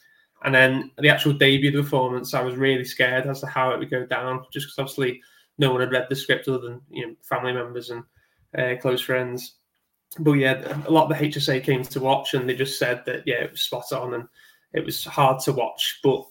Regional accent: Southport, North West England, United Kingdom; Yeah, I'm from Southport, my whole family like from Liverpool.

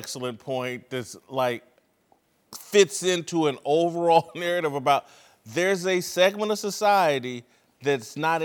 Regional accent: Indianapolis, Indiana, United States; also born or lived in Kansas City; now in Los Angeles, United States; I'm from Indianapolis.

